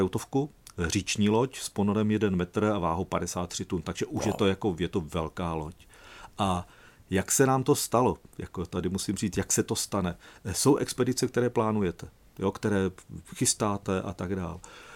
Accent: Kostelany nad Moravou, Zlín Region, Czechia; O to víc, že jsem z Moravy. A vlastně vyrostl jsem v Kostelnech nad Moravou

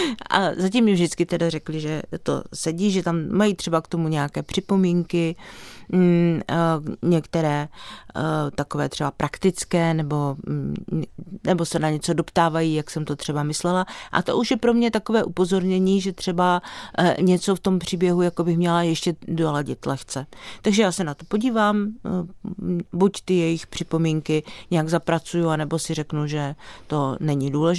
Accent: Valašské Meziříčí, Zlín Region, Czechia; Já jsem z Valašského Meziříčí

